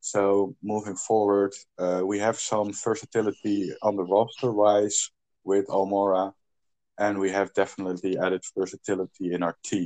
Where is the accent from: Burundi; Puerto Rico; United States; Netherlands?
Netherlands; English is a second language; Hello, everybody. … from the Netherlands.